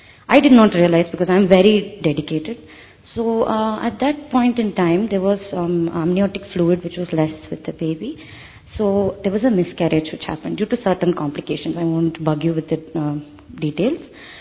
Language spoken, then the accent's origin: English; Bangalore, Karnataka, India; this is my mother … We are from Bangalore. My mom stays in Jayanagar and I stay in Kiapuram.